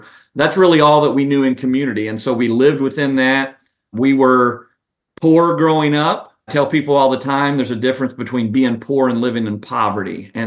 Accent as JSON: {"language": "English", "town": "Inez", "region": "Kentucky", "country": "United States", "tie": "born or raised there", "said": "You know, Inez is the county seat in Martin County. Martin County is just a small little county that's tucked away around four counties in Kentucky and then two counties in West Virginia, because we are right on the Kentucky-West Virginia state line."}